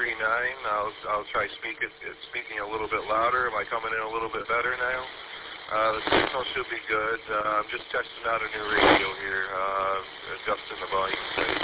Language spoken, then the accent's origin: English; Saginaw, Michigan, United States; All right, Lee … I'm from Saginaw, coming at you from the Saginaw repeater.